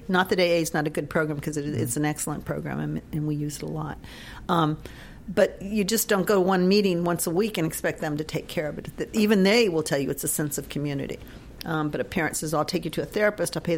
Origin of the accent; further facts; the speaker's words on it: Carson, California, United States; I grew up in Los Angeles and I grew up in Carson. We used to play football on the streets